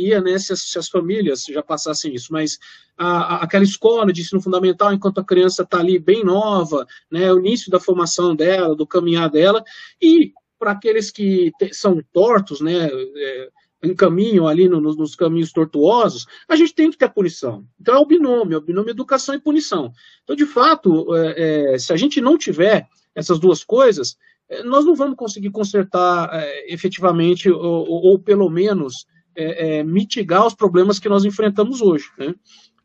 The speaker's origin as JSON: {"language": "Portuguese", "country": "Brazil", "said": "nós que somos brasileiros, a gente sempre tem uma desconfiança, né, seja de órgãos privados ou públicos."}